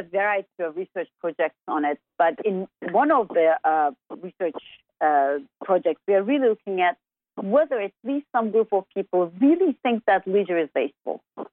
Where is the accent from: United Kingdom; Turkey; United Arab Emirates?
Turkey; moved away as an adult; now in United States; I am originally from Turkey, and I lived about the first 20 years of my life there. And then I moved to the U.S.